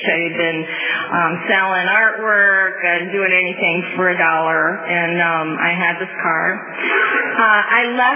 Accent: St. Louis, Missouri, United States; You know, when I was a kid, growing up in St. Louis, I was scared of everybody on the street.

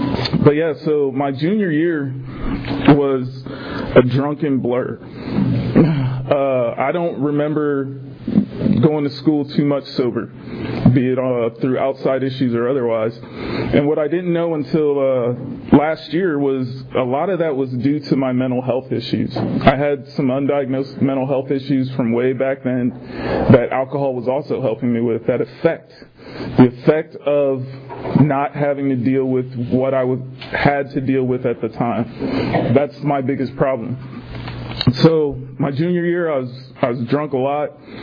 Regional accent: Canton, Ohio, United States; I'm from Canton, Ohio originally, which is about 30 minutes away from Akron, Ohio

